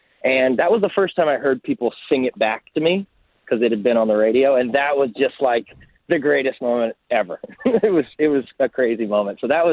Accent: Waterloo, Ontario, Canada; I think I heard it for the first time in my hometown. I'm from Waterloo.

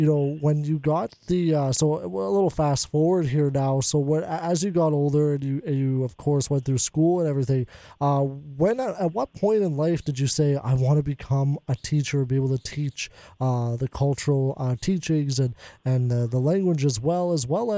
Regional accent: Lac La Biche, Alberta, Canada; because I'm from Lac La Biche, Alberta myself

